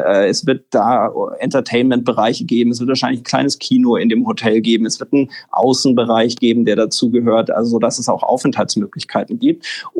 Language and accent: German; Munich, Bavaria, Germany; born there; now in Berlin, Germany; ich wohne inzwischen in Berlin. Ich bin gebürtiger Münchner.